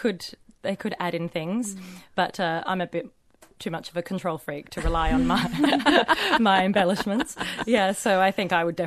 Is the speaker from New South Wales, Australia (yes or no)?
no; Echuca, Victoria, Australia; because I grew up in Echuca. There wasn't that much opera there.